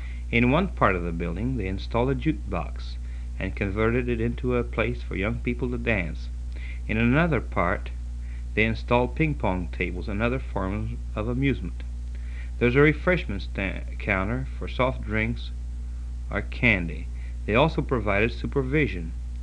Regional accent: Linton, Indiana, United States; Since Linton is my hometown, I remember that while I was in high school, Linton was among the worst in the state.

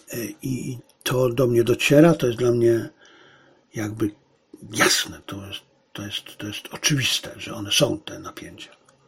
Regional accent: Zabrze, Silesian Voivodeship, Poland; born there; ja się urodziłem w Zabrzu w 50 roku, a w 45 jeszcze to miasto nazywało się Hindenburg. To było miasto graniczne między Rzeszą Niemiecką a Polską. Po stronie niemieckiej.

